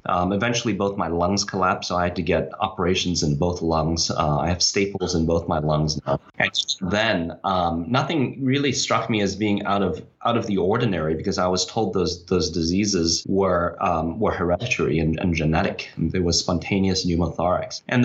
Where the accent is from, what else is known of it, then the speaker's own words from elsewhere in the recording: Hong Kong; So I grew up in Hong Kong, which has very much been in the news recently.